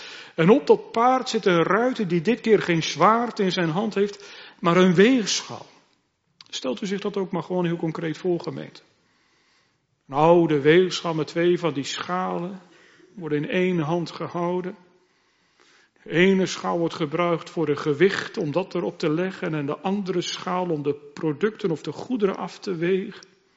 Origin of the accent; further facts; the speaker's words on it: Harderwijk, Gelderland, Netherlands; Bij het woord markt heb ik altijd het beeld van de markt voor ogen van de plaats waar ik opgegroeid ben, Harderwijk.